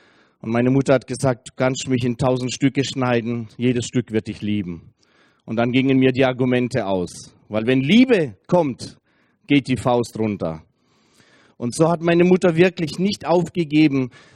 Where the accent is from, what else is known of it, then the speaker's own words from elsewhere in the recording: Russia; Ich komme aus Russland, wir sind Russlandsdeutsche.